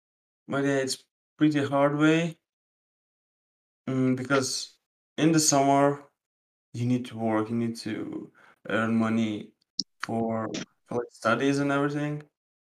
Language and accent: English; Lithuania; English is a second language; I'm from Lithuania, you're from America.